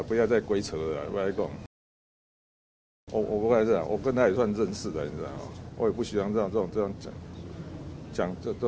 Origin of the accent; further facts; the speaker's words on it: Hsinchu, Taiwan; 我是新竹人